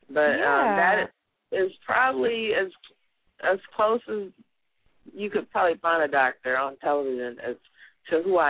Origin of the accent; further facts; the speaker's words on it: Tennessee, United States; I'm from Tennessee, and there really wasn't much to do down there except, you know, we worked in the fields.